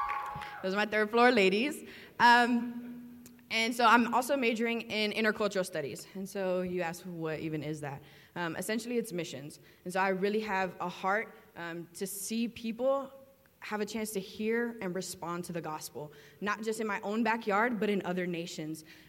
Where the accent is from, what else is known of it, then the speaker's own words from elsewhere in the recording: Miami, Florida, United States; Born and raised in Miami, I definitely love the beach.